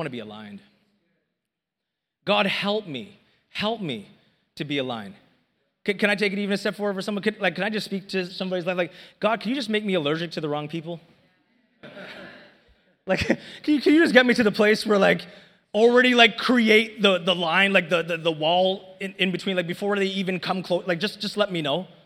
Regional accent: Toronto, Ontario, Canada; I'm from Toronto

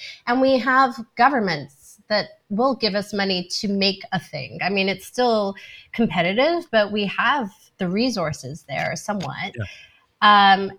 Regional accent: Canada; I find myself embarrassed as a Canadian to like say, you know, I'm pretty good at this.

